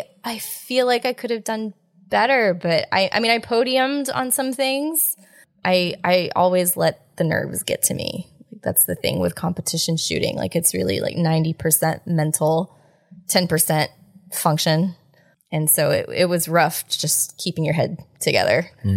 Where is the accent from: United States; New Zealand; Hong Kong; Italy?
United States; Del Rio, Texas; All right. So I was born and raised in Del Rio, Texas.